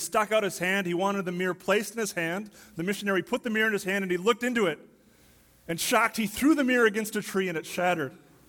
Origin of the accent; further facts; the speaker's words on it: Wausau, Wisconsin, United States; First house I grew up in Wausau, Wisconsin, this little yellow house on a street called Plummer Street.